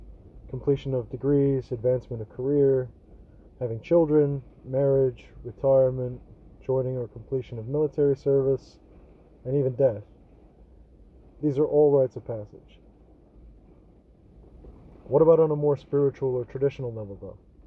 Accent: Clare, Michigan, United States; Growing up in Central Michigan, there's a large Amish community in Central Michigan. I was actually born in Clare, Michigan, and in Clare there's a really large Amish community, as well as Mennonites.

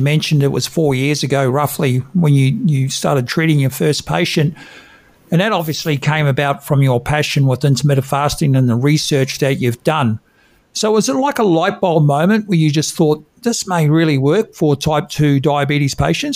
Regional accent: Auckland, New Zealand; Yeah, I know growing up in South Auckland myself in New Zealand

